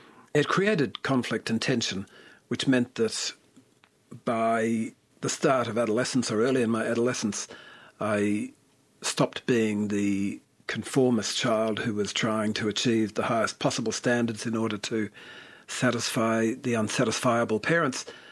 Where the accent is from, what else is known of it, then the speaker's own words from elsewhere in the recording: Devonport, Tasmania, Australia; It was idyllic for a kid. I mean, we just wandered and explored and adventured all day long. There was a ferry you could catch across the river and go to North Devonport, which we did quite often.